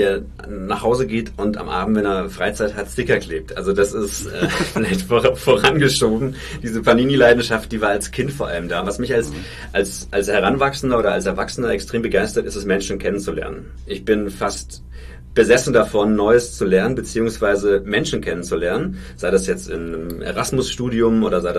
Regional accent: Bavaria, Germany; ich komme vom Dorf, also aus Franken

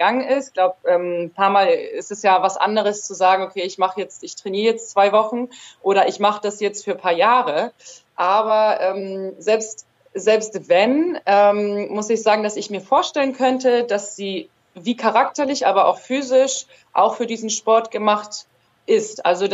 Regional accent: Germany; born there; also ich bin hier auch in Deutschland geboren

